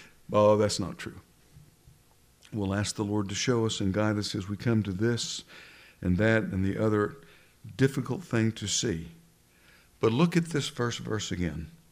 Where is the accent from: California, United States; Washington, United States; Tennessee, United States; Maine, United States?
Tennessee, United States; Memphis; I grew up in Memphis, Tennessee